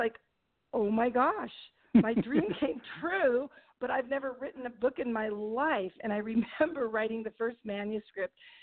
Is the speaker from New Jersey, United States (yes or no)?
no; San Diego, California, United States; also born or lived in Orange County; Amazingly, I was born in San Diego, and I know they say there aren't a lot of San Diego natives. And so I grew up going to the zoo when I was a child, and my family moved away to Orange County.